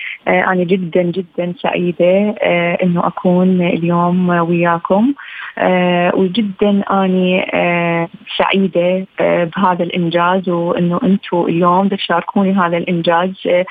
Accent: Iraq; بسبب الأحداث اللي مرينا بيها على مستوى بلدي العراق

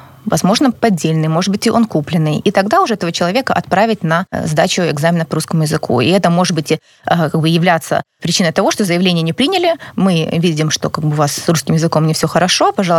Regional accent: Chișinău, Moldova; first language ru; Хотя у меня есть документ, который подтверждает, что я закончила школу, русскую школу в Кишиневе. И где-то, да, мне это было неприятно, потому что за мой русский язык меня зачастую гнобили на моей родине, где я родилась, да, в Молдавии.

